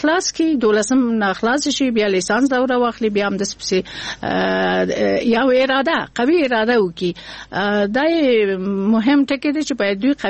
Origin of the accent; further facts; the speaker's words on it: Kabul, Afghanistan; مونږ دغه په دغه ماحول کابل کې رالوی شو یو کورنۍ و ادبي کورنۍ ده